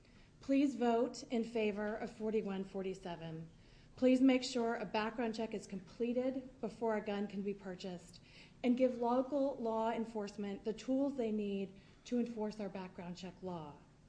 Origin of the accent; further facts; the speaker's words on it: Corvallis, Oregon, United States; I'm from Corvallis, and I'm also a volunteer with Moms Demand Action.